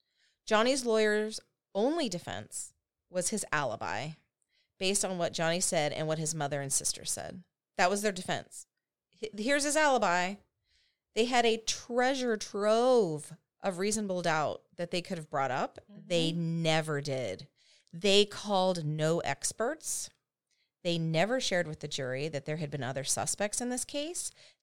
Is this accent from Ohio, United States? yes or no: no; Texas, United States; born there; I was born in Texas, so I am a Texan. Relax. We're not making fun of you. I love Texas.